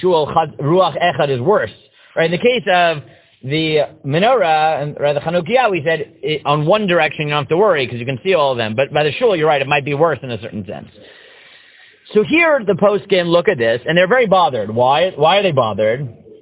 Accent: Staten Island, New York, United States; I grew up in Israel, Staten Island.

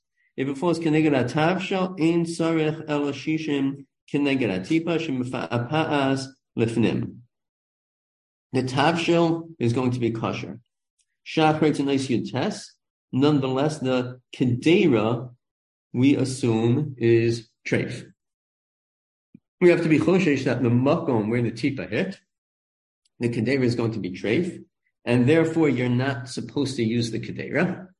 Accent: Five Towns, New York, United States; I grew up in the Five Towns, right?

